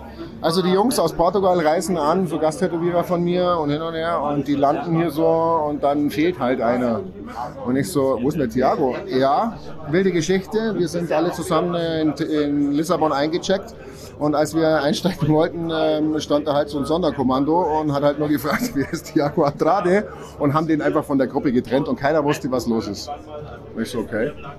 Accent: Landsberg am Lech, Bavaria, Germany; Ich komme aus Landsberg am Lech.

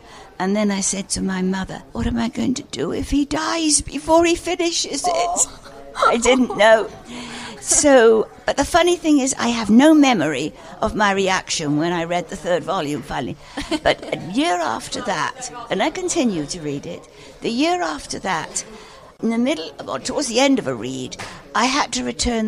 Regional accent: Bristol, South West England, United Kingdom; born there; moved away as an adult; also born or lived in London; Well, I was born in Bristol, in England. I've spent as soon as I finished school, I moved to London

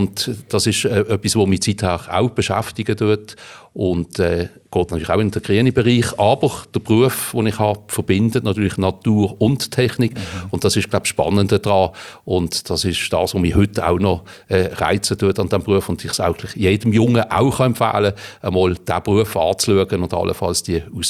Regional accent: Riehen, Basel-Stadt, Switzerland; Ich bin in Riechen aufgewachsen, jawohl. Geboren bin ich in Basel, aber aufgewachsen in Riechen.

